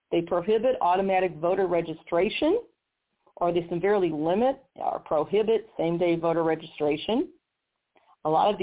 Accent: Missouri, United States; And in my home state of Missouri, I didn't have to, except by claiming that I had a medical condition

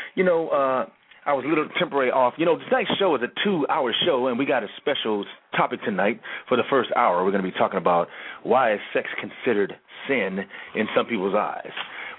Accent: Kansas City, United States; As you know, I'm from Kansas City as well, and we're broadcasting from Kansas City.

